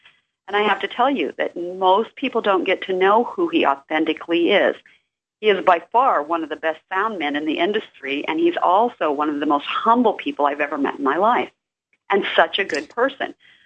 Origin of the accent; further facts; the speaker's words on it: Utah, United States; I was raised in Utah. I did a lot of my work in Utah.